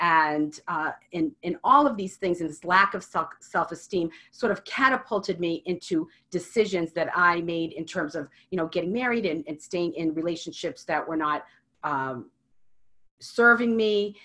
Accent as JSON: {"language": "English", "town": "Medford", "region": "Massachusetts", "country": "United States", "said": "As you said, I am from Medford, Massachusetts."}